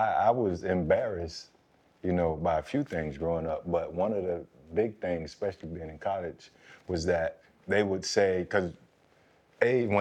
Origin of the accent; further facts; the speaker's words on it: Belgrade, Serbia; it took, you know, me to really stand up and man up and say, I'm from Belgrade.